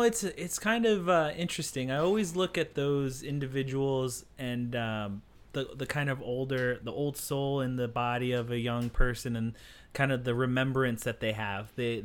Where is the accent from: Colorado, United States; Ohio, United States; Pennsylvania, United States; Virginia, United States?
Pennsylvania, United States; Philadelphia; I went from growing up in Philly to moving out here, but I didn't get Phoenix. I got I got the rural reservation.